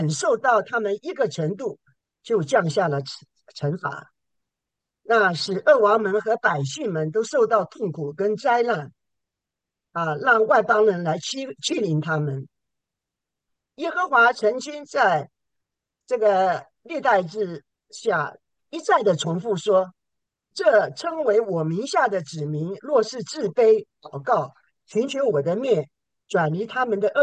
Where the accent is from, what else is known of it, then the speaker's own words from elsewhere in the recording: Toronto, Ontario, Canada; 我是从加拿大多伦多来的，信主了多年了。